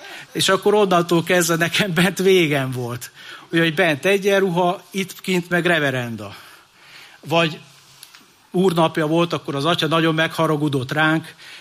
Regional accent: Northern Hungary, Hungary; Szülővárosomnak, ez egy észak-magyarországi iparváros

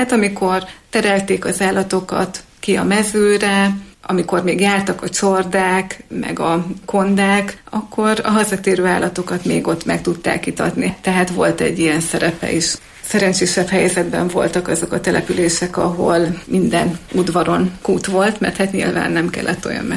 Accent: Szendrő, Borsod-Abaúj-Zemplén, Hungary; ahonnan én származom, Szendrőből még a kútról vitték a vizet

